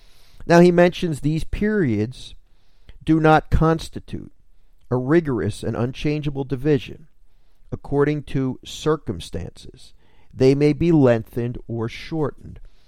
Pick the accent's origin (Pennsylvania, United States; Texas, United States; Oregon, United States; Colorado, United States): Pennsylvania, United States; Philadelphia; now in New Jersey, United States; I come from Philadelphia. I live in New Jersey.